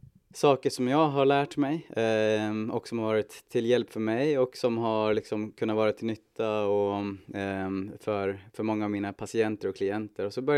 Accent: Hudiksvall, Gävleborg County, Sweden; Jag är född och uppvuxen i Hudiksvall.

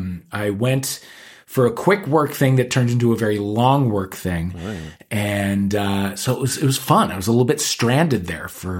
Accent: St. Louis, Missouri, United States; We're both gays from St. Louis, Missouri.

